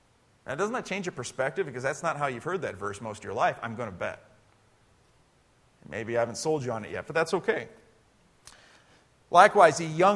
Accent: United States; born there; I speak English. I was born in America, and so I speak English.

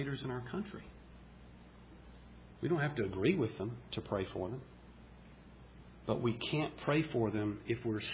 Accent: Birmingham, Alabama, United States; growing up in Birmingham, the only baseball team we knew was the Atlanta Braves

